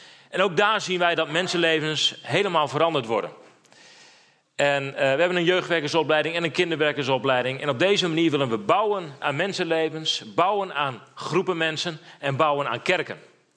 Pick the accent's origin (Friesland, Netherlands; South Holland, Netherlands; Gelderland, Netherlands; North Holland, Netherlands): Friesland, Netherlands; Drachten; Ik kom uit Drachten, getrouwd met Anne-Marije. We hebben 3 kinderen.